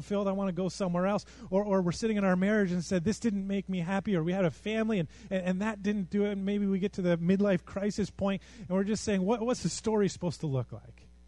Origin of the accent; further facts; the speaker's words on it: Canada; And I know we're Canadian, so we're the little brother.